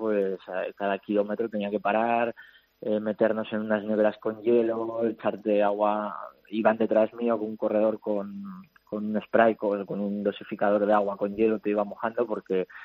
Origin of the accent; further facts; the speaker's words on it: Aranda de Duero, Castile and León, Spain; además yo soy de Aranda de Duero, de Burgos